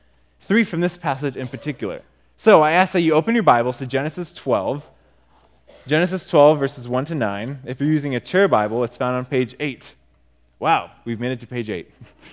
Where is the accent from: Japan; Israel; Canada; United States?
Japan; especially those who were in Asia, growing up in Japan